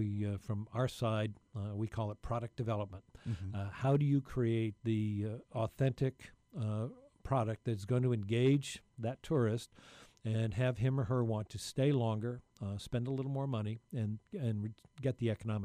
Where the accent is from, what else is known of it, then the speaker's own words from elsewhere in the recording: St. Augustine, Florida, United States; although in my hometown of St. Augustine, America's first place city, we are celebrating our 450th anniversary next year.